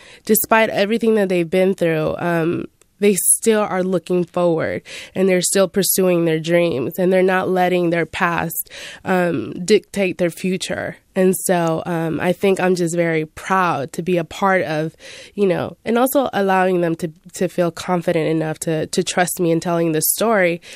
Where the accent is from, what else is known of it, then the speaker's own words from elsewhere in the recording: Richmond, United States; I grew up in a place where I grew up in Richmond, so violence is always a part of that lifestyle.